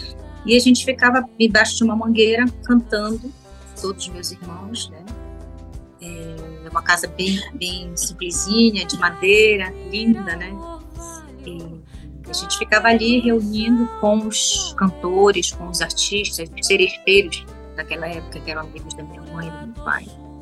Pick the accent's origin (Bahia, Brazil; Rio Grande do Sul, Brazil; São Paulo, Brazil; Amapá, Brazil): Amapá, Brazil; Isso, eu sou amapaense da Gema, né? E minha mãe, meu pai eram do Marajó, de Chaves